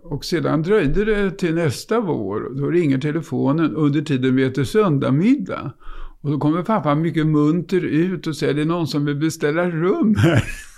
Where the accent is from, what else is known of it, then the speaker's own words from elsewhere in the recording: Örebro County, Sweden; Mellan Örebro och